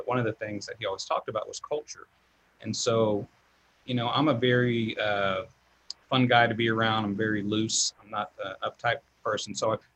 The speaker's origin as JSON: {"language": "English", "region": "Texas", "country": "United States", "tie": "born or raised there", "said": "I grew up in Texas, and most people that hunt, they grew up hunting with their dads and so forth."}